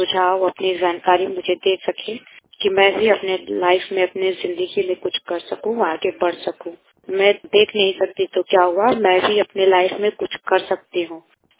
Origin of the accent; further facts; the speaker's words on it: Ballia, Uttar Pradesh, India; मैंने अपनी पढ़ाई बलिया जिला, मेरा गांव है, तो मैं वहाँ बलिया के हॉस्टल में पढ़ाई करती थी।